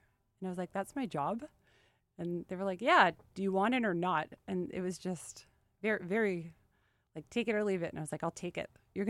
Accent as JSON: {"language": "English", "town": "Los Angeles", "region": "California", "country": "United States", "tie": "born or raised there", "said": "I grew up in Los Angeles."}